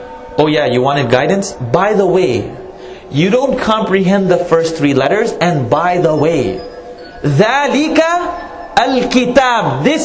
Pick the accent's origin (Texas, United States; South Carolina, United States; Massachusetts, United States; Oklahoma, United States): Texas, United States; Dallas; But rationally right now, I'm from Dallas. Do you know the foreclosure rate down in Dallas?